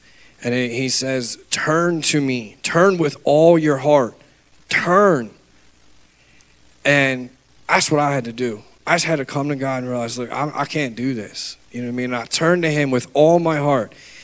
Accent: Pennsylvania, United States; also born or lived in New Jersey; I was born in New Jersey, and then I was adopted around the age of 2, and I lived in Pennsylvania. I grew up in the church.

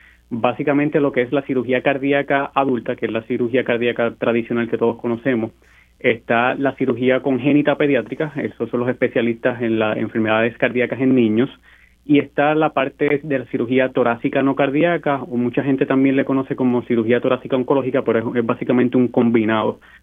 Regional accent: Puerto Rico; tenemos el sueño de siempre volver a la isla, especialmente que muchos de nosotros nos consideramos que somos productos puertorriqueños para Puerto Rico

